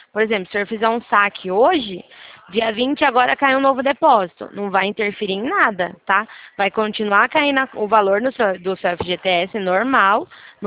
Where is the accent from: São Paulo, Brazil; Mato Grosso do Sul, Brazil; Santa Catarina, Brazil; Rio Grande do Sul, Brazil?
São Paulo, Brazil; Araras; Ó, eu sou de São Paulo, sou de Arara, São Paulo.